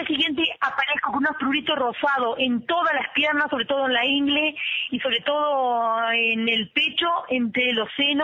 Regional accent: Fray Bentos, Río Negro, Uruguay; somos más de 20 las maestras que somos de Fray Bentos y vamos a trabajar como maestras unidocentes

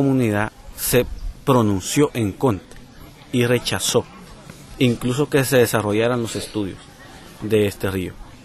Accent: San Francisco, Lempira, Honduras; que transmitimos allá desde mi pueblo en San Francisco Lempira.

